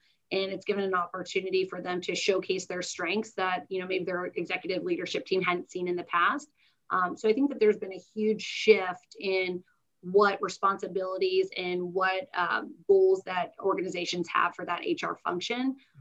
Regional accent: Florida, United States; So I am actually born and raised here in South Florida.

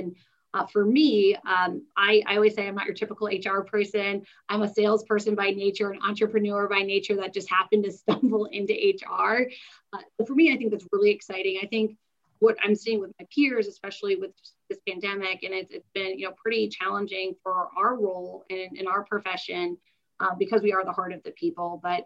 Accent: Florida, United States; So I am actually born and raised here in South Florida.

